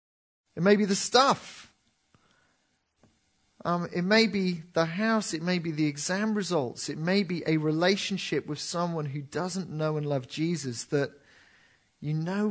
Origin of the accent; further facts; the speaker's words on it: Cardiff, Wales, United Kingdom; the church I was brought up in Cardiff